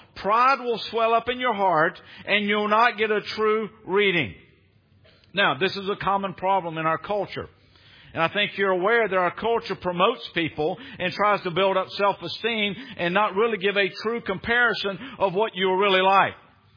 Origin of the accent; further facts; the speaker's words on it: the South, United States; Now, I'm from the South, and I had a teacher who was from Taiwan.